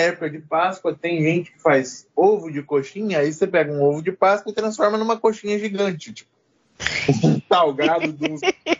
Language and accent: Portuguese; Goiás, Brazil; born there; also born or lived in Curitiba; Como eu nasci em Goiás e depois fui morar em Curitiba e depois vim pra cá